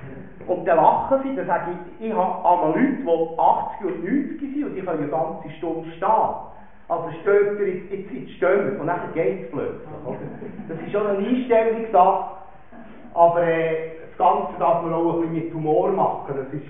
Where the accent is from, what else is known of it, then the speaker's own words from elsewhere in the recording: Bern, Switzerland; Wir merken, dass es ist schwierig als Berner schnell zu reden